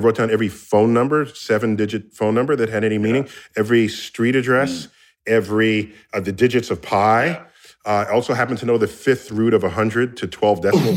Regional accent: New York City, New York, United States; And I'd go out into the real sky when I finally saw a real sky, because I grew up in New York City

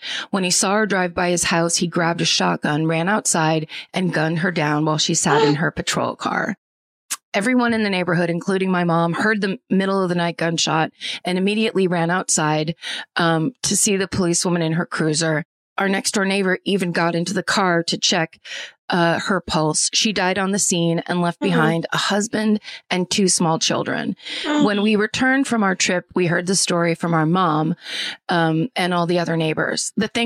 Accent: Farmington, New Mexico, United States; I grew up in Farmington, New Mexico. I don't know if we get that many emails from New Mexico.

